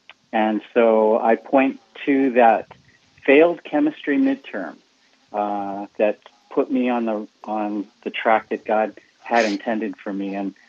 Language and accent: English; Pearl City, Hawaii, United States; Yeah, I grew up in Pearl City.